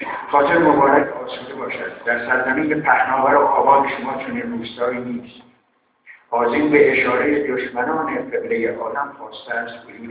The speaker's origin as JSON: {"language": "Persian", "region": "Kerman", "country": "Iran", "tie": "born or raised there", "said": "بسیار بسیار مدیون فرهنگ عامیانه کرمان و مردم سخت کوش و دوست داشتن یا مهربان و پر از عاطفه کرمان"}